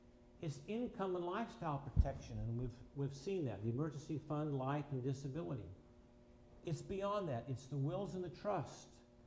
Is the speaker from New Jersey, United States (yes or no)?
no; Green Bay, Wisconsin, United States; I'm from Green Bay too